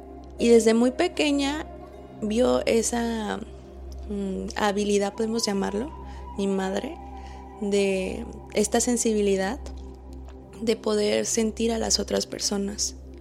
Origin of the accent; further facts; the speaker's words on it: Guadalajara, Jalisco, Mexico; born there; yo nací en Guadalajara, en México